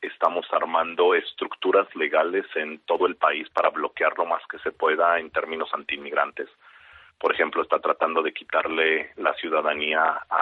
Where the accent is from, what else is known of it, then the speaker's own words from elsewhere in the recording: Mexico; now in United States; Yo soy inmigrante mexicano, llevo la mayor parte de mi vida acá en Estados Unidos